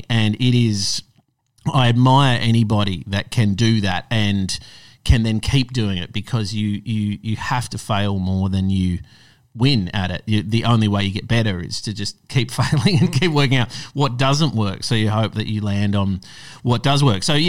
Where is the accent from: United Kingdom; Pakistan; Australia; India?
Australia; North Baldwin; born there; also born or lived in Perth; I was born in North Baldwin.